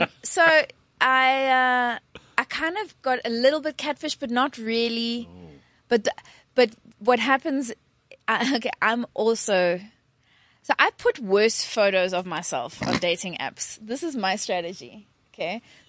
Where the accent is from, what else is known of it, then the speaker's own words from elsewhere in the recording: Pretoria, Gauteng, South Africa; but actually I'm from Pretoria.